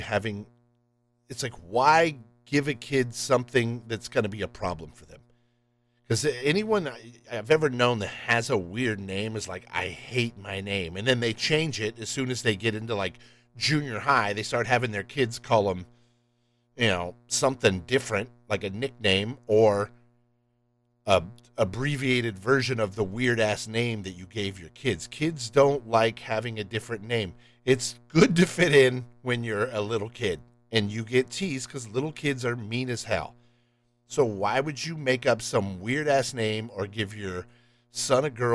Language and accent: English; the South, United States; Not to make fun of my Southern brothers and sisters, being that I am from the South.